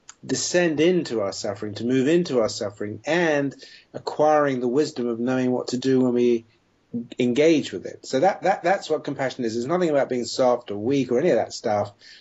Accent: Nigeria; I grew up in Nigeria for a lot of my early life.

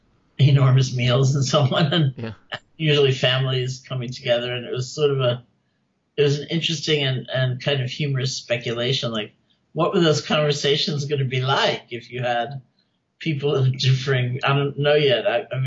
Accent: East Coast, United States; I grew up in the East Coast in the U.S. I'd never even been to California when I went to India.

